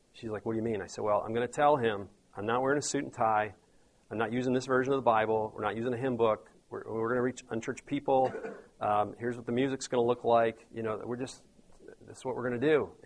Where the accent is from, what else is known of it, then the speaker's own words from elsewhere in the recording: Detroit, Michigan, United States; now in Atlanta, United States; I'm from Detroit. My wife's from Charlotte. Philly, where I went to seminary.